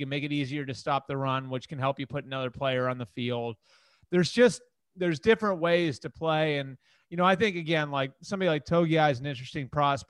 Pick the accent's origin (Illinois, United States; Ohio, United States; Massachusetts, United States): Massachusetts, United States; You know, that's my hometown, right?